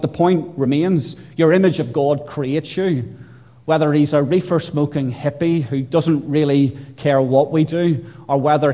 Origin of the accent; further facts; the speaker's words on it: Northern Ireland, United Kingdom; I grew up in Northern Ireland at a difficult time in the life of that particular country, and it was an angry and a hard place. It was a place where there was a form of religious war taking place.